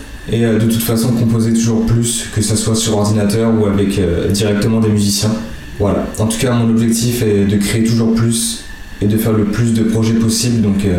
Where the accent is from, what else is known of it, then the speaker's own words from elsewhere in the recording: Morocco; Je l'ai composé pour mon pays d'origine, le Maroc.